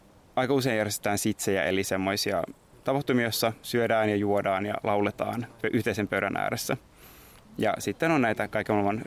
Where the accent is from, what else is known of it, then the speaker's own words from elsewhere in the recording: Uusimaa, Finland; itse olen myös kotoisin pääkaupunkiseudulta.